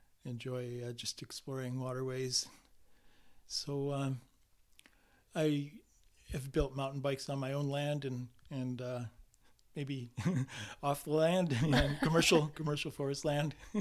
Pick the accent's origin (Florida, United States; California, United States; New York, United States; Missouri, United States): New York, United States; I grew up in central New York State.